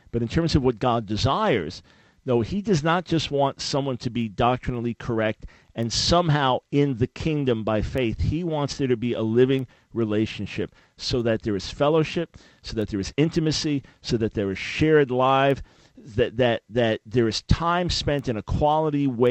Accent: United States; I have burdens for our country, primarily, not because I'm an American, but because this is where I live

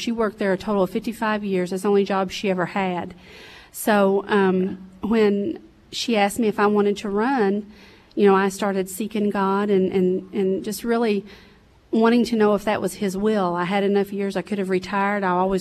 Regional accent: Kentucky, United States; Well, I was born and raised in Round County, Kentucky.

